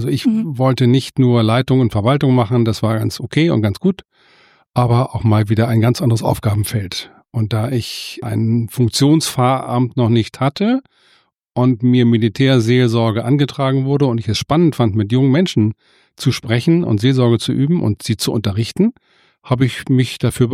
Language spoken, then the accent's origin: German; Mölln, Schleswig-Holstein, Germany; born there; now in Hamburg, Germany; Ich komme aus Mölln, bin in Mölln geboren, lange Zeit in Hamburg gewohnt, immer noch in Hamburg, mehrfach umgezogen